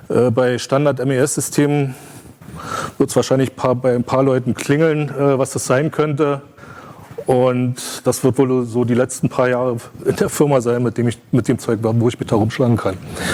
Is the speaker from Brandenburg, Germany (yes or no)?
yes; Brandenburg an der Havel, Brandenburg, Germany; Ich komme aus Brandenburg an der Havel, also die Stadt Brandenburg im Land Brandenburg, die nicht die Hauptstadt von Brandenburg ist.